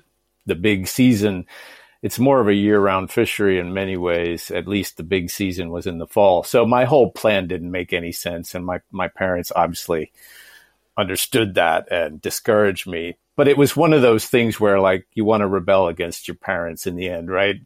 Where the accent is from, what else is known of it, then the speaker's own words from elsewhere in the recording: Washington, District of Columbia, United States; I had a very fancy, privileged urban upbringing in the Washington, D.C. area.